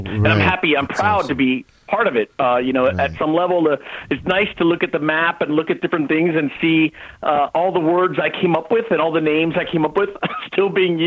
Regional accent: Bangkok, Thailand; moved away; I you know, I'm Indian by background, but I grew up in Bangkok. Then we moved to Wisconsin, Madison.

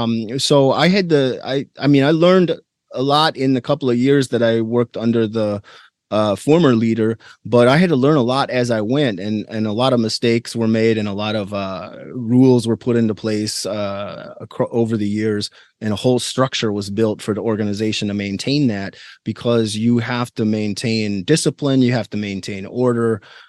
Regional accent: Minnesota, United States; born or raised there

